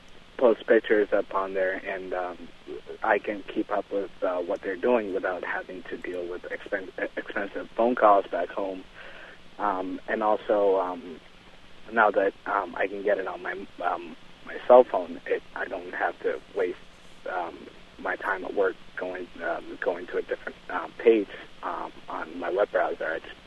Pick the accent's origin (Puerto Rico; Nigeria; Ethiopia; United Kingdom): Ethiopia; now in Kansas, United States; I'm originally from Ethiopia, and I've lived here for 3 years